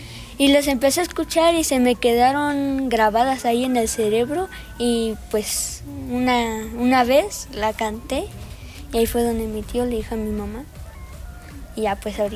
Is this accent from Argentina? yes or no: no; State of Mexico, Mexico; born there; De nacimiento soy del Estado de México, pero de corazón de San Andrés Chicahuaxtla.